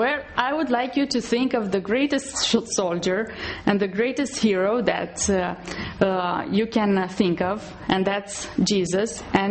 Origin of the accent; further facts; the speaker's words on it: Romania; I come from Romania, and I would like to ask the children if they know the colors of the Romanian flag.